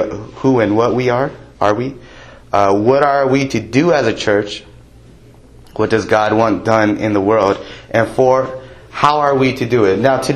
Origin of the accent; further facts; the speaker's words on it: Los Angeles, California, United States; You know, growing up in the Los Angeles area, you see stars all the time